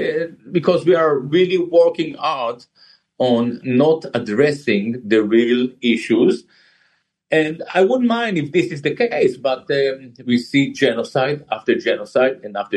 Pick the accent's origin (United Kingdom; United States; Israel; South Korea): Israel; I grew up in Israel.